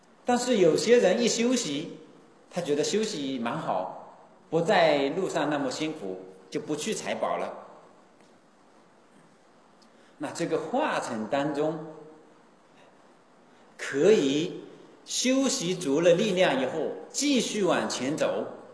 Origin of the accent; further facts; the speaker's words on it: China; 所以我们中国人能够相应大乘佛法